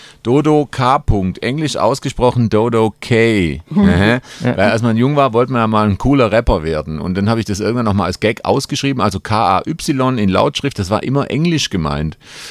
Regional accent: Baden-Württemberg, Germany; bin halt irgendwie so als Schwaben-Comedian, als Schwabe-Comedian bekannt worden.

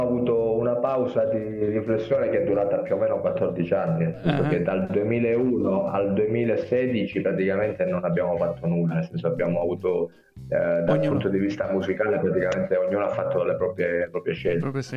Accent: San Giovanni in Fiore, Calabria, Italy; noi siamo da San Giovanni in Fiore, in provincia di Cosenza, in Calabria. Mm-hmm. Siamo nati nel 1995.

